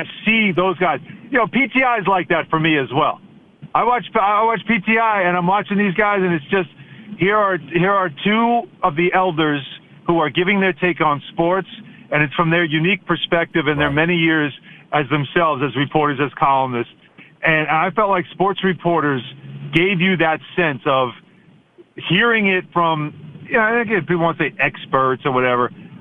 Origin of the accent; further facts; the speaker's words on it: New York, United States; And you know, obviously, I grew up in New York, so for me, it was always the tabloid.